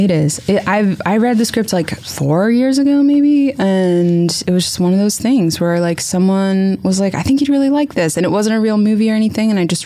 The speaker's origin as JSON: {"language": "English", "town": "Wilmington", "region": "Delaware", "country": "United States", "tie": "born or raised there", "said": "I grew up in Delaware, in Wilmington, Delaware, and there were a lot of, it's a really interesting place to grow up"}